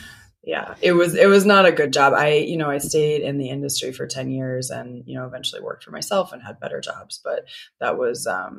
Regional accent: Manhattan, New York, United States; And then, you know, I grew up in Manhattan, so there's like a lot of fun trouble to get into.

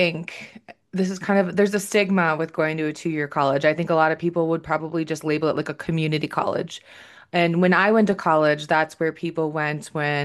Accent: Green Bay, Wisconsin, United States; I'm from Green Bay, so that's where I'm from. So I went home for a year after college, lived with my parents like a loser

